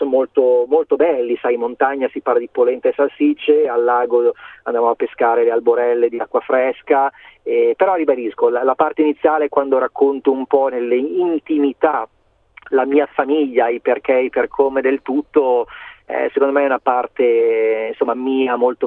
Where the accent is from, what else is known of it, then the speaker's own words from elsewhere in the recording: Milan, Lombardy, Italy; io sono di Milano come tu sai, i miei amici di Milano quando in gioventù venivano a casa nostra a mangiare